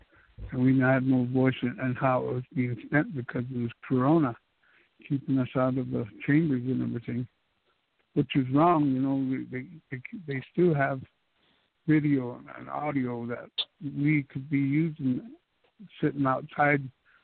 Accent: Montana, United States; I'm from Indian, Montana. I'm a northern boy.

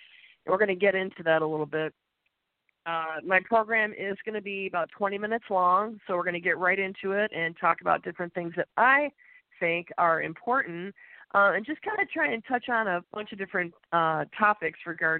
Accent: New York, United States; now in Austin, United States; I am originally from New York. For those of you that have followed me for some time, you know this. And I didn't actually have allergy issues until I moved down to Texas.

